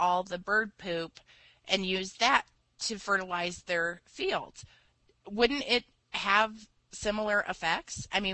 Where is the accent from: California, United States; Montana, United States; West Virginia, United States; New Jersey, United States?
Montana, United States; as a kid growing up in Montana, I remember them being in the fields.